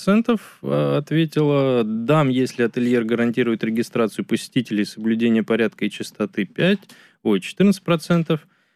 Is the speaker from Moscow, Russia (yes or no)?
yes; Moscow, Russia; Я как москвич вообще-то не только о москвичах думаю.